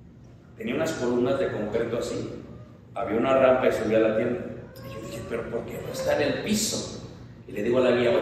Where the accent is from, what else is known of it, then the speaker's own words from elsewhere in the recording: Mexico City, Mexico; moved away; Y llegamos ahí, no sé, yo soy de Ciudad de México, tal vez son de un pueblo